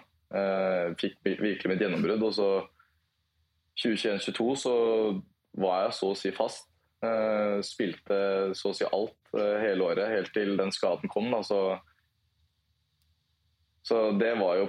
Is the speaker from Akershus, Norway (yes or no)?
yes; Lillestrøm, Akershus, Norway; Jo, altså Lillestrøm delt opp I to bydeler, Volla og Vigernes, så det født og oppvokst på Volla. Så det nesten så å si steinkast unna alt her I Lillestrøm.